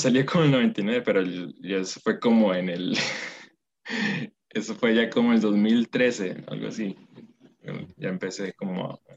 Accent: Tres Ríos, Cartago, Costa Rica; Soy de Tres Ríos, atado precisamente por San Rafael de la Unión, cerca del cerro La Carpintera. Entonces ahí tengo una montaña cerca

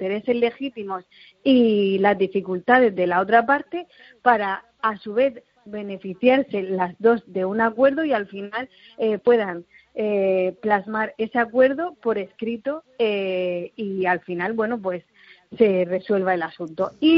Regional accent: Murcia, Region of Murcia, Spain; aquí en Murcia, que es de donde yo soy, hace un sol maravilloso

